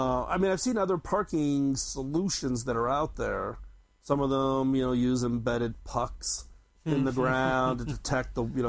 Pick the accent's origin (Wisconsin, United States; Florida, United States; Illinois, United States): Illinois, United States; Chicago; I grew up in Chicago, so I can attest to that.